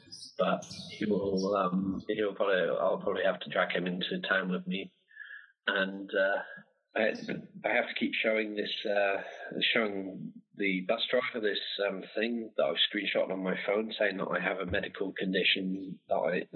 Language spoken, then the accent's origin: English; United States; I'm a size UK size 8. I don't know what that is. I'm American.